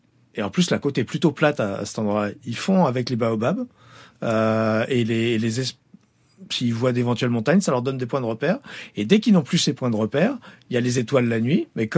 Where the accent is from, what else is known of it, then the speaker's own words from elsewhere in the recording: Paris, Île-de-France, France; also born or lived in Provence / Brittany / La Rochelle; Et rien que Paris, on est parisien d'origine. À Paris, on a dû habiter dans 7-8 endroits différents.